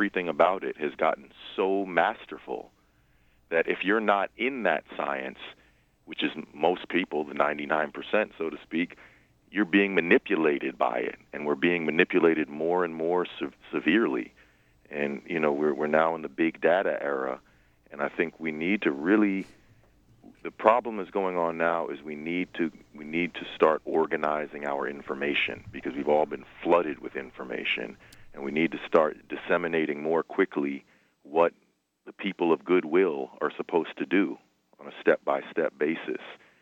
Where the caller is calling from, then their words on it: Jersey City, New Jersey, United States; I'm calling from Jersey City.